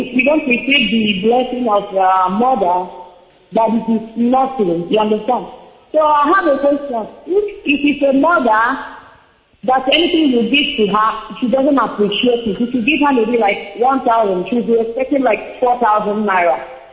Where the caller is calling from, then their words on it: Spain; I am calling from Spain